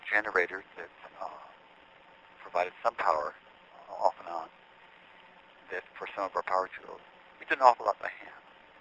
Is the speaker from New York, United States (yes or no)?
yes; Oneonta, New York, United States; I grew up in upstate New York.